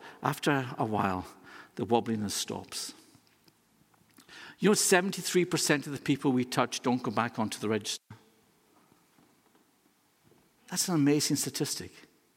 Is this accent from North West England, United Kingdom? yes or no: no; Lewis, Scotland, United Kingdom; I came from Lewis.